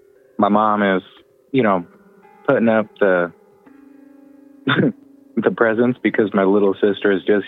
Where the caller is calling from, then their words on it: Indiana, United States; Yep, Indiana.